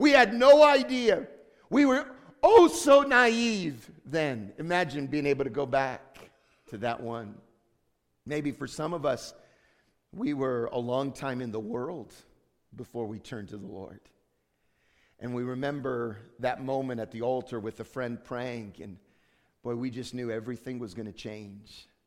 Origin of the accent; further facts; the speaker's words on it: United States; There's no quit in me. I'm American after all.